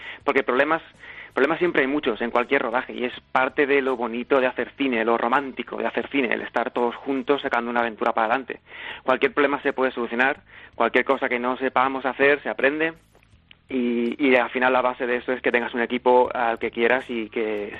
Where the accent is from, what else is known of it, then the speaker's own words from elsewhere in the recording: Jerez, Andalusia, Spain; moved away as an adult; also born or lived in Madrid / London; Bueno, yo soy de Jerez, me fui a Madrid para estudiar la universidad ya en su día, estuve allí 10 años y hace como 3 años y medio me fui a vivir a Londres